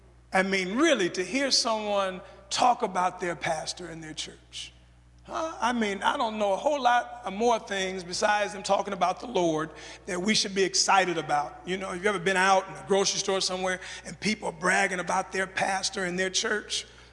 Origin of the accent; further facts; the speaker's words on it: Chicago, Illinois, United States; I'm from Chicago, Illinois. We both were born in Illinois.